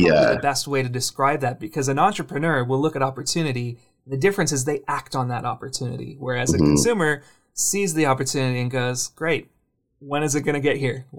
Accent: Ontario, Canada; full disclosure, I'm from Ontario, and so this is pretty normal for me.

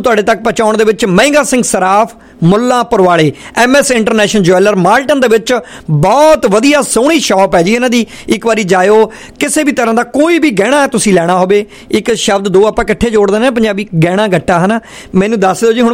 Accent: Punjab, India; born there; moved away; ਅਸੀਂ ਜੰਮੇ ਉੱਥੇ ਹਾਂ ਇੱਥੇ ਰਹਿ ਰਹੇ ਹਾਂ

